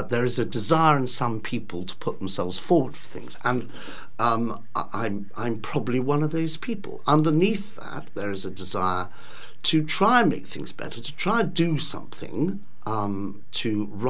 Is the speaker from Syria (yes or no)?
no; South West England, United Kingdom; I've spent my whole working life in this area. And I was brought up on Exmoor.